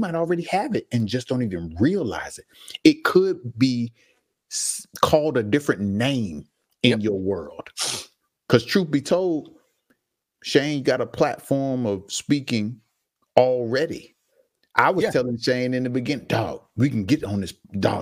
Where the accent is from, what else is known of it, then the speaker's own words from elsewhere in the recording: Pine Hills, Florida, United States; Growing up in Pine Hills, I knew that there were certain corners where certain dudes was going to be standing there